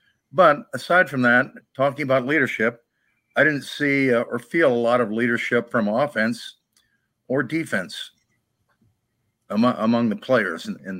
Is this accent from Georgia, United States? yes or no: no; Canton, Ohio, United States; I'm sure maybe I'm more aware of this because I grew up in Canton.